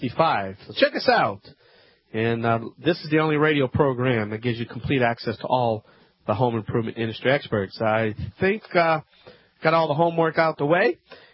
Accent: Louisiana, United States; That's right.

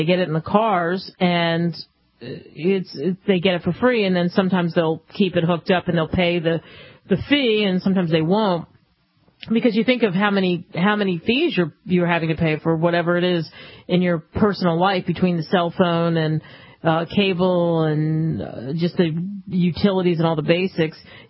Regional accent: Philadelphia, Pennsylvania, United States; growing up in Philadelphia

